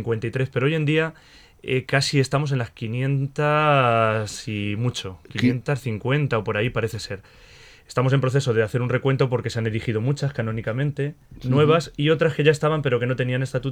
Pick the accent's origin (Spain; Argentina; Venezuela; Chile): Spain; Malagón, Castilla-La Mancha; yo soy de Malagón y pertenezco a las patronales, sobre todo a Santa Teresa, que es la patrona del pueblo, y el Cristo del Espíritu Santo. Y luego también al Corazón de Jesús, al apostolado de la oración